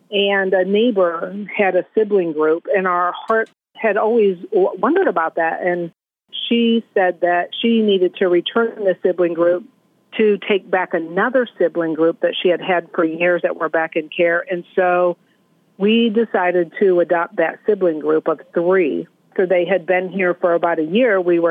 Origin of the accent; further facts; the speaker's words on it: Phoenix, New York, United States; So when I was a little girl growing up in Phoenix, New York